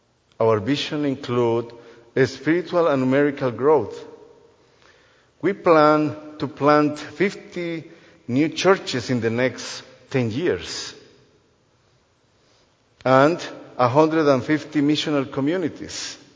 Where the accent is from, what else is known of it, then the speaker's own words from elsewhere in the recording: Guatemala; English is a second language; also born or lived in Costa Rica; I am originally from Guatemala. When I moved from Guatemala to Costa Rica, the people don't hear that last name too, and they call me